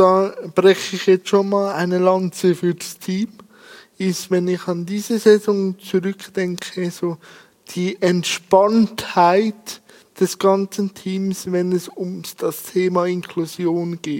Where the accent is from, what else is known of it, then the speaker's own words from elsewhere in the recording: Switzerland; Und da muss ich ein großes Kränzchen binden, sagt man bei uns in der Schweiz so.